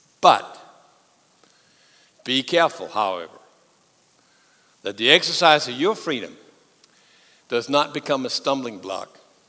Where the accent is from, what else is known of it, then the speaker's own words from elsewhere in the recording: Texas, United States; We're from Texas. We know steaks, yes?